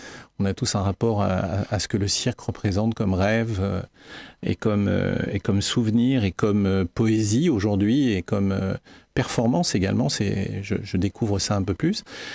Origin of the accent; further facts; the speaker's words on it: Le Mans, Pays de la Loire, France; je suis habitant du Mans depuis l'âge de 8 ans et j'ai travaillé 40 ans chez Collart, qu'on connaît beaucoup plus sous le terme le Franc-Bourgeois, au Mans, dans la zone nord. Et je suis désormais retraité